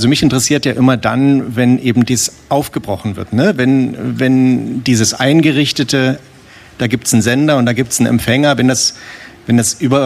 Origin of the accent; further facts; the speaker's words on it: East Germany, Germany; Also ich bin ja ein Kind des Ostens